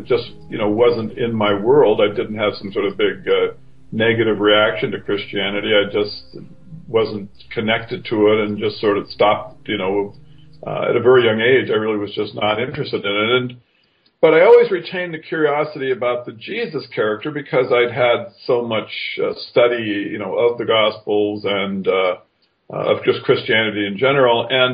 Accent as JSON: {"language": "English", "country": "Japan", "tie": "born or raised there", "said": "I grew up in Japan and attended a kind of strange school, a Jesuit military academy, because this was the only school that was accessible to me, that spoke English"}